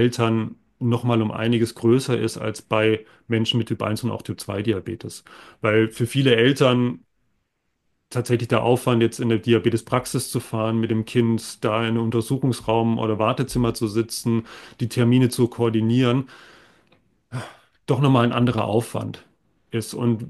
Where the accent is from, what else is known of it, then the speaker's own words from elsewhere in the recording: Bad Mergentheim, Baden-Württemberg, Germany; born there; weil ich tatsächlich auch gebürtiger Mergentheimer bin, dass ich jetzt hier auch arbeiten kann.